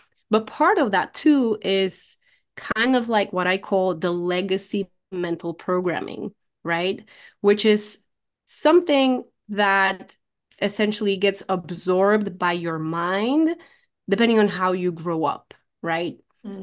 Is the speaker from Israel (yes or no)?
no; Poland; now in United States; The fact that I immigrated from Poland to United States was another part of it.